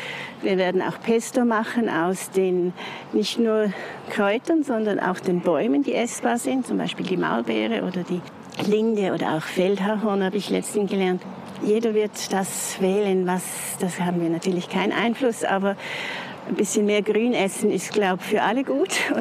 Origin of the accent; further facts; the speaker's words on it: Lebanon; Ich bin im Libanon aufgewachsen